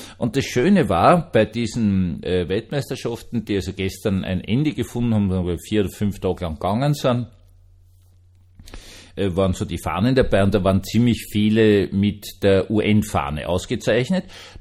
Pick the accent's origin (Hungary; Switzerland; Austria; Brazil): Austria; Also als Österreicher kann ich das, aber wir sind das bösartigste Volk auf der Welt, deswegen kann ich das.